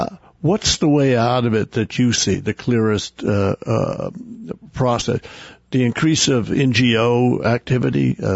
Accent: Oklahoma, United States; When I was growing up in Oklahoma on a border state

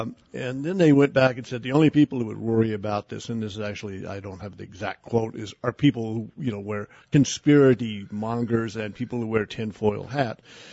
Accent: Oklahoma, United States; I mean, I come from Oklahoma. If you want an accent, you can make fun of.

